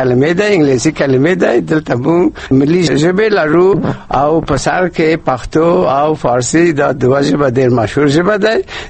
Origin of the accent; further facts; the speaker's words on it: Kabul, Afghanistan; زه د کابل یم